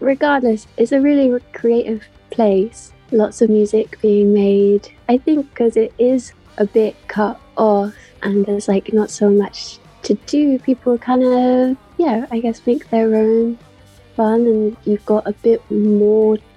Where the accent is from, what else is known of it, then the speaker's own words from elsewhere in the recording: Isle of Wight, South East England, United Kingdom; Yeah, compared to like a city where like every street has a venue and bands go around touring, the Isle of Wight's pretty cut off from that.